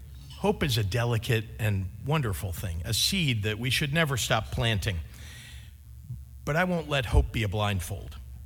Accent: California, United States; I first got my start in activism right here in the state of California. As a little kid growing up in Silicon Valley in the 1970s, my mother was an activist for reproductive rights and LGBTQ rights.

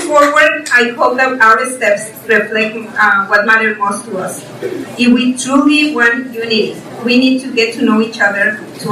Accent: Mexico; because I am from Mexico, and I'm always going to be proud to be Mexican.

